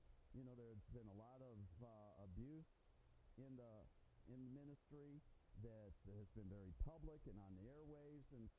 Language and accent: English; Detroit, Michigan, United States; I grew up in Detroit in the asphalt jungle.